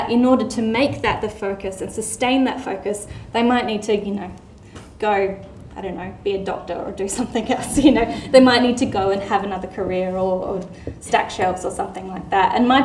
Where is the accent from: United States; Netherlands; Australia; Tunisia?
Australia; South Australia; growing up in the Adelaide Hills, it's such a fantastic community and it will always be my home.